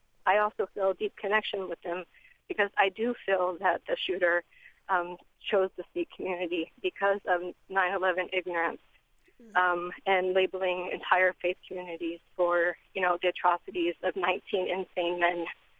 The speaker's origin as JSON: {"language": "English", "country": "United States", "said": "my husband and I were very easily, very vulnerable. We're American and could have very easily been taken advantage."}